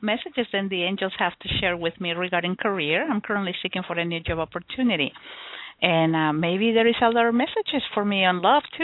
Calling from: California, United States; I'm calling from Northern California.

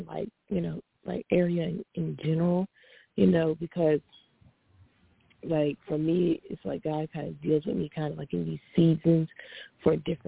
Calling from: North Carolina, United States; from North Carolina.

